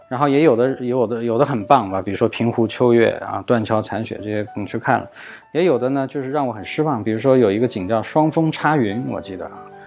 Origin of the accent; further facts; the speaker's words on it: Tianshui, Gansu, China; moved away as an adult; also born or lived in Shanghai / Nanjing / Shenzhen / Boston; 我在上海出生，在甘肃天水长大，然后在南京和深圳读书，之后到波士顿留学，在纽约工作，然后再回到上海创业，一直到现在。